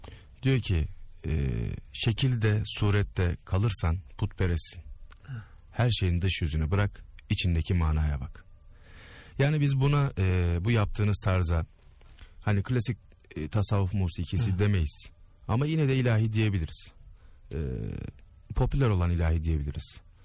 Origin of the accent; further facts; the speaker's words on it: Erzurum, Turkey; Erzurum memleketim, aynı zamanda sevgili yayın odasındaki arkadaşımız, kardeşimizin de memleketi Erzurum.